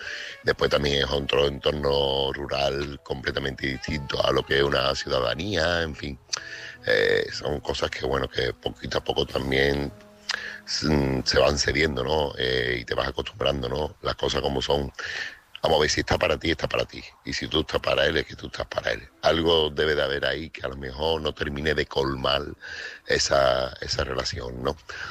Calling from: Seville, Andalusia, Spain; corresponsal de Sevilla

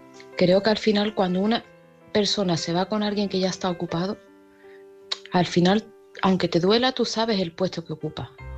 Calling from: Seville, Andalusia, Spain; de Sevilla y este mensaje es para opinar

